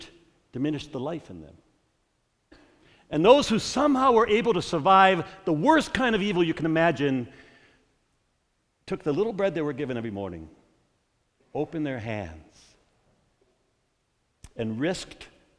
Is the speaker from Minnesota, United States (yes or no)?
yes; Minnesota, United States; accent: Minnesota; even though you all make fun of me the way I say bag, but I'm from Minnesota and I've tried to change it and it's just the way it is.